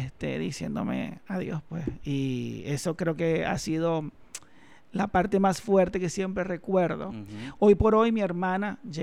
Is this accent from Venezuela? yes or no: yes; Venezuela; moved away as an adult; me tocó salir de Venezuela por la situación económica y política.